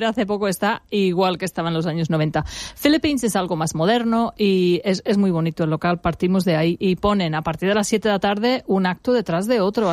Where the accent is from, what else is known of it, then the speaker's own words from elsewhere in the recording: England, United Kingdom; Spanish is a second language; now in Benidorm, Spain; como aquí vengo yo a hablar cosas de guiris, porque yo soy inglesa